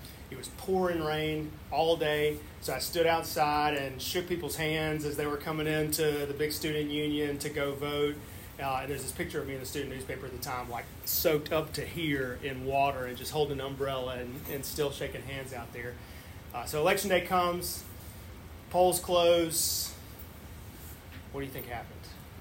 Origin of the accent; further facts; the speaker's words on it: Sandersville, Mississippi, United States; I grew up right outside Laurel, Mississippi in a little bitty, smaller town called Sandersville, a town of about 700 people.